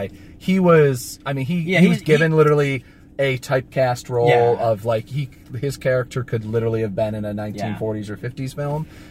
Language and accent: English; United Kingdom; we are British